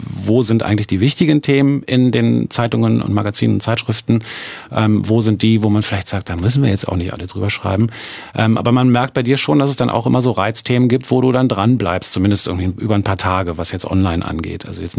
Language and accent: German; Berlin, Germany; ich bin ja als Berliner wahnsinnig verwöhnt, was die Radiolandschaft angeht.